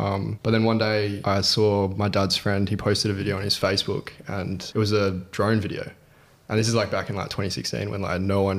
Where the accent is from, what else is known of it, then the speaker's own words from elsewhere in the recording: Ellenbrook, Western Australia, Australia; I grew up in Ellenbrook, that's correct.